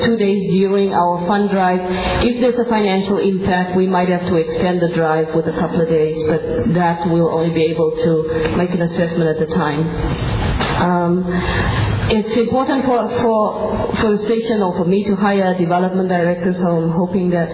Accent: Long Beach, California, United States; welcome to Long Beach. You are in my hometown.

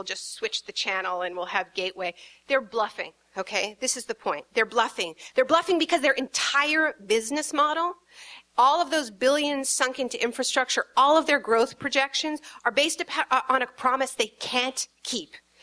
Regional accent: Canada; look, I'm from Canada.

